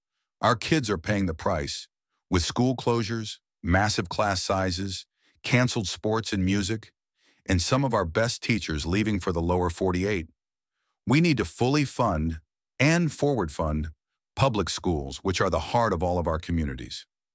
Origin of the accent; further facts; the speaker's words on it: Sitka, Alaska, United States; I'm from Sitka.